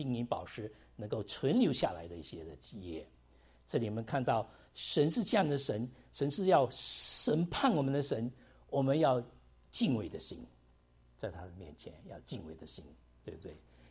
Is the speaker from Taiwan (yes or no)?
no; China; now in United States; 我们时常也说在美国也会感觉到这样子的情形。虽然我们是中国人，在这里有很久住了很久，但是还是我们觉得是中国人